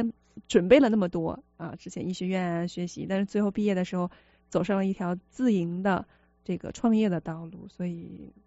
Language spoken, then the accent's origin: Chinese; Shenyang, Liaoning, China; moved away as an adult; now in United States; 但是我老家呢是来自于辽宁省啊，在沈阳。我是土生土长在国内生活了20年，然后也参加了高考，走进了大学，但是只在大学读了2年，之后呢就跟家人一起移民来美国了。来那个应该是在2010年的9月份